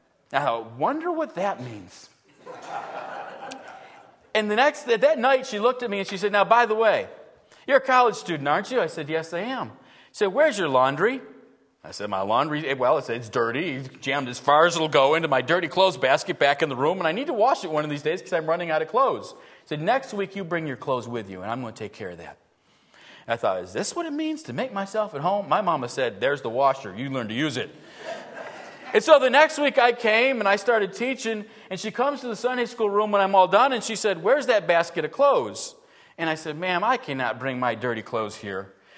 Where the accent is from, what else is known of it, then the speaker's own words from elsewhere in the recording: New York, United States; And I told him, well, I'm from Western New York.